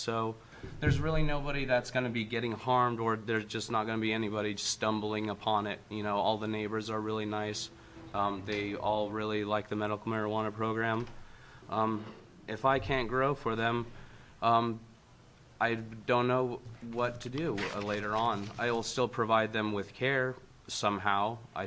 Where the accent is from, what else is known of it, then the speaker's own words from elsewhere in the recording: Selma, Oregon, United States; I'm from the Josephine County in a little town of Selma.